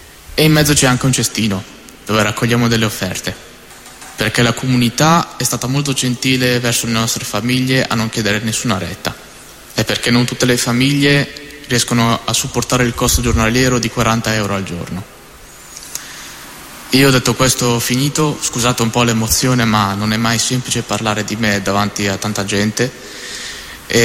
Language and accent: Italian; Bergamo, Lombardy, Italy; ho 22 anni e sono di Bergamo.